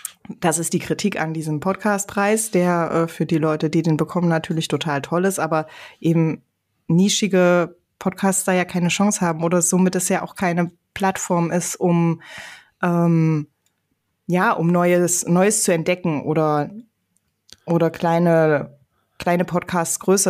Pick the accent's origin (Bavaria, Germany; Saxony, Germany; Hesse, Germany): Hesse, Germany; Also ich bin einige Jahre in Nordhessen aufgewachsen